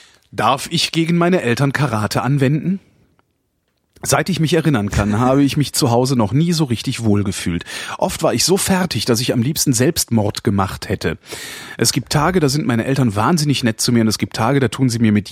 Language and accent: German; West Germany, Germany; Ich kann als Westdeutscher